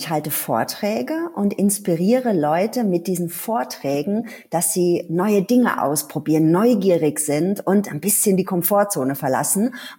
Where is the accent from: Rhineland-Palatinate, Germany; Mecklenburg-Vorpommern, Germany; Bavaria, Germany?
Rhineland-Palatinate, Germany; Ludwigshafen; Ich komme aus Rheinland-Pfalz, aus Ludwigshafen. Da sitzt die BASF, also die große Anilin. Und all meine Familienmitglieder, die haben dort gearbeitet. Das ist ein großer Arbeitgeber.